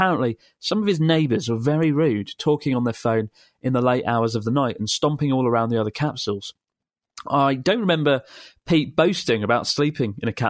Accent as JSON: {"language": "English", "country": "Bulgaria", "second_language": "English", "lives_now": "Germany", "said": "I'm from Bulgaria, currently living in Germany."}